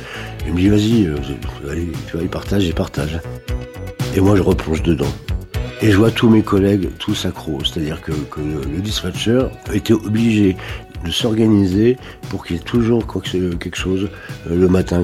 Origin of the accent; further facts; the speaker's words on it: Bagneux, Île-de-France, France; j'ai grandi à Bagneux, cité de la Pierre Plate, qui s'appelait la cité des musiciens, parce qu'il n'y avait que des rues, rue Mozart, Square de Bussy, etc.